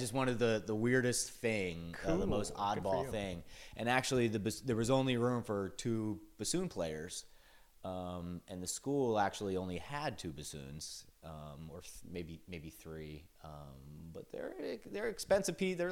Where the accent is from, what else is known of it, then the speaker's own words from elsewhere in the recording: Philadelphia, Pennsylvania, United States; also born or lived in Florida; I was born on the East Coast, the Philadelphia area. Grew up there the majority of my life. Spent some years early childhood in Florida, but the majority in Philadelphia.